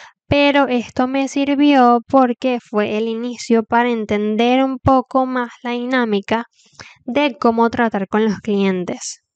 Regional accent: Venezuela; había una crisis complicada en mi país que es Venezuela.

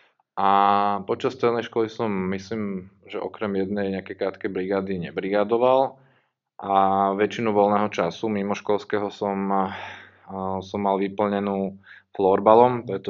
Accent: Bratislava, Bratislava Region, Slovakia; som z Bratislavy, aj som tu študoval na vysokej škole.

